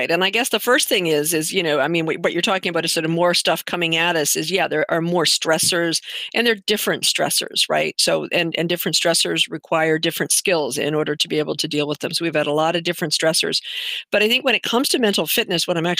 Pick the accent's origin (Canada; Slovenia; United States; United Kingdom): Canada; Trained in Denver, Colorado. I'm from Canada, but trained in Denver.